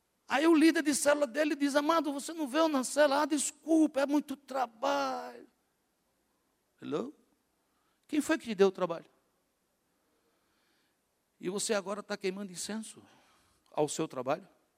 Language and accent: Portuguese; Natal, Rio Grande do Norte, Brazil; born there; Eu nasci em Natal, Rio Grande do Norte, morei em Natal por 30 e tantos anos, viajei em muitos lugares, mas eu continuo sendo o quê? Nordestino. Então, quando eu falo, eu carrego comigo um sotaque o quê? Nordestino.